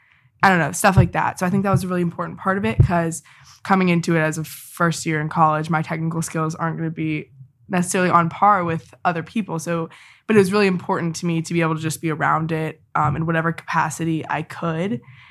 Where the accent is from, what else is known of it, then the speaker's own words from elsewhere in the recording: South Carolina, United States; Yeah, so I am from South Carolina.